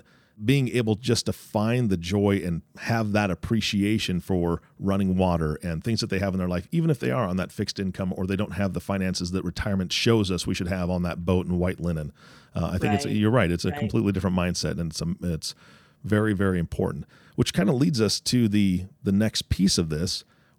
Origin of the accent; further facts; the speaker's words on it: Washington, United States; I grew up in Washington State.